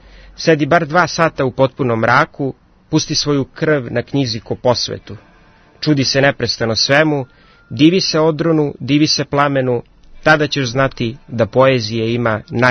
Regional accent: Belgrade, City of Belgrade, Serbia; Imam 23 godine, iz Beograda sam

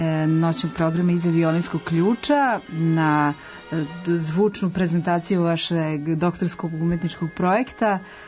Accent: Belgrade, Serbia

